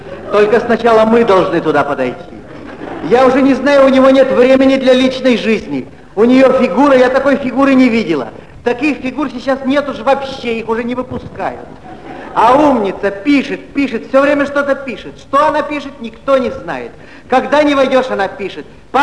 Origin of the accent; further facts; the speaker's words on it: Odesa, Odesa Oblast, Ukraine; Мы, одесситы, один коллектив, одна семья, одна компания. Мы живем в одном доме